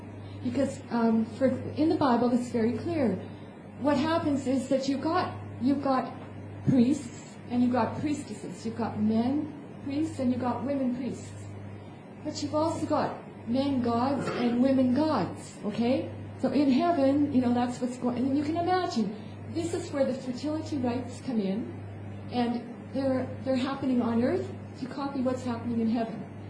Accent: Canada; I'm from Canada

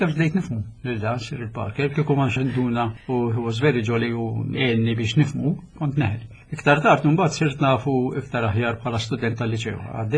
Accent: Qormi, Southern Region, Malta; kont konxu f'sens Malti, illi aħna Maltin konna nsuna ħall-qormi aħna.

